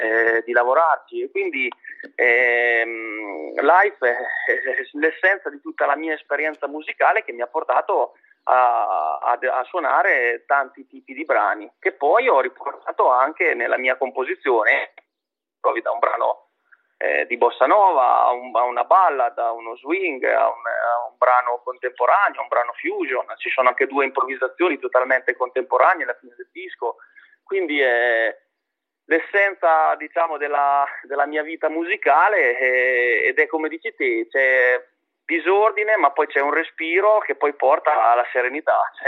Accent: Marche, Italy; a Fano, che è una città chiamata Città della Fortuna, una cittadina delle Alte Marche, diciamo, vicino all'Emilia Romagna. Infatti spesso e volentieri mi scambiano per un romagnolo, per il mio accento.

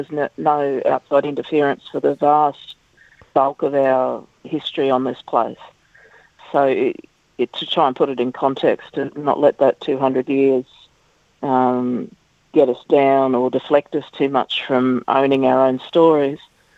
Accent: Brisbane, Queensland, Australia; up in Brisbane mostly. I did spend a decade down on Bundjalung country just after 2000, but most of the time been in southeast Queensland, and that's where I was born and where my family's been for a couple of generations now. So, yeah, member of the Brisbane Murray community, although I call myself Koori.

